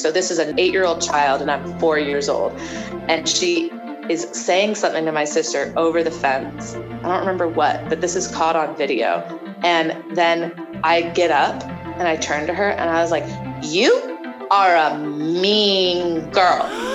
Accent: Florida, United States; I grew up in Florida, so it's beautiful oak, live oak trees

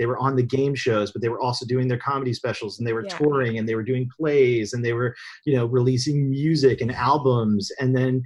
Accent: North Carolina, United States; I remember I grew up in North Carolina and I remember like waiting, like I'd have to wait like 2 months for the movie to come out.

